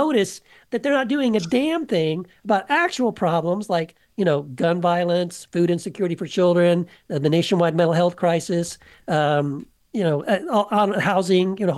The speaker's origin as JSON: {"language": "English", "region": "Tennessee", "country": "United States", "tie": "born there", "said": "By the way, I was born in Tennessee, so this is especially painful for me to have to report this kind of stuff."}